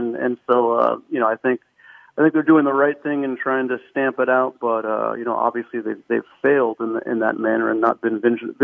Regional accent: West Coast, United States; I'm from the West Coast, so I have a fair share of Dodger fan friends and relatives

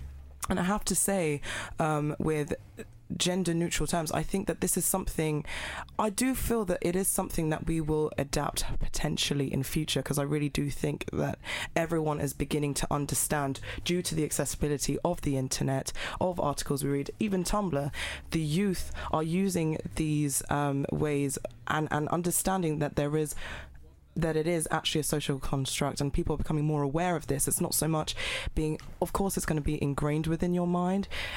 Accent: United Kingdom; also born or lived in Iran; I'm Iranian, but I was brought up in Britain.

